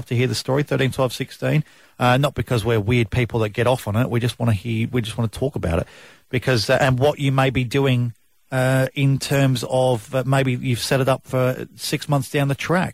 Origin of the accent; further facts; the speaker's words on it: South Australia, Australia; And for over a week as well, South Australia, my home state.